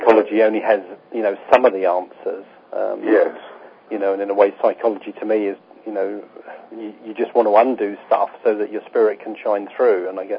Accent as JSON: {"language": "English", "region": "East of England", "country": "United Kingdom", "tie": "born there", "said": "county of Essex has a kind of reputation for being, you know, not the most high quality and high energy of places, and I was born in Essex."}